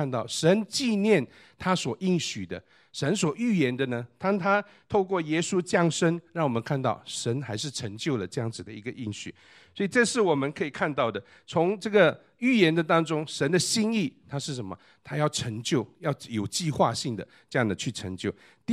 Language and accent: Chinese; China; 我们中国人讲说温饱思淫欲哈，就是太吃得太饱了、穿得太暖了